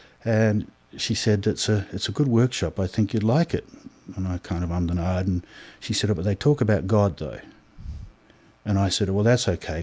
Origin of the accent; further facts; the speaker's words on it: Australia; Yeah, being born and bred in Australia, Life down there is one big party most of the time.